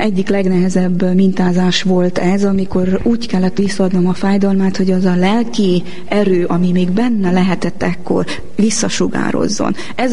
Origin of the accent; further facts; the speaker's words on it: Corund, Harghita, Romania; Ott Korondon ugye katolikusnak neveltek a szüleim, hiszen a falu katolikus maradt a sok-sok református község közepette.